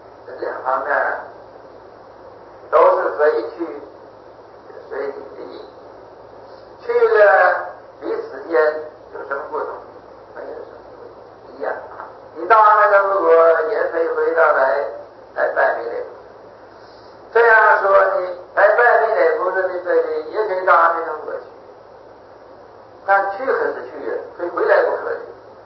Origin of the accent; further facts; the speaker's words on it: China; 那时候我们中国人有子丑寅卯。